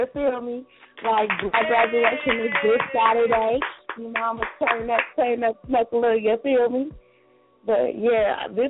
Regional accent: Gary, Indiana, United States; now in San Francisco Bay Area, United States; Well, I'll stay in the Bay Area, but I'm from Gary, Indiana.

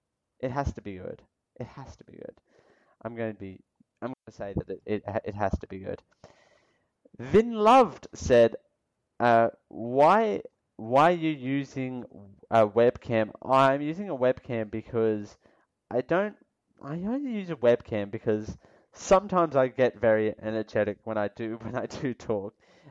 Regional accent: Australia; I'm from Australia. So that answers your question.

